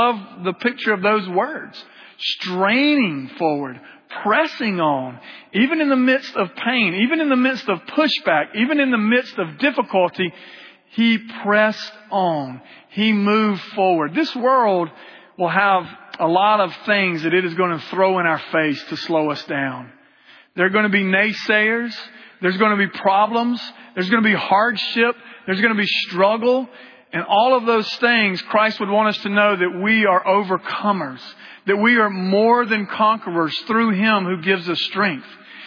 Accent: Georgia, United States; We're transplants from Georgia, so we're Georgia fans.

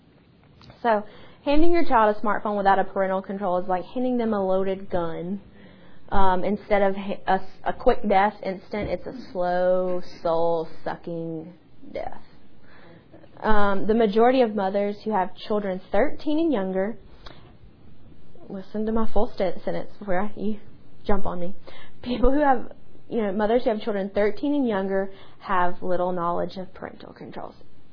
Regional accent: the South, United States; accent: southern; Yeah, and then my southern accent really doesn't help.

